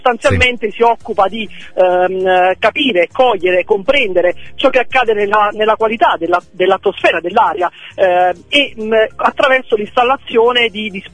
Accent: Salerno, Campania, Italy; da salernitano che si occupa di comunicazione d'impresa

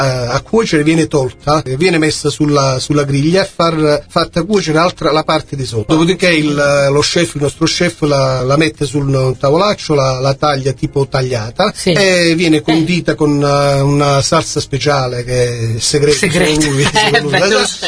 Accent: Teggiano, Campania, Italy; io non perché sono teggianese ma amo il mio paese.

